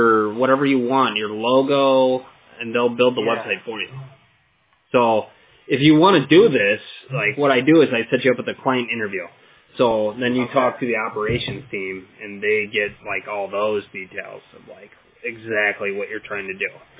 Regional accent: Crystal Lake, Illinois, United States; I'm from Crystal Lake, Illinois.

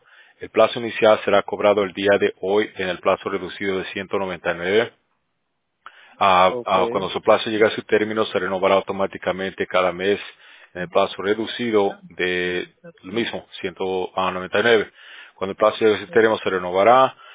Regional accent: Bolivia; yo soy de Bolivia, por eso le digo, porque suena muy común

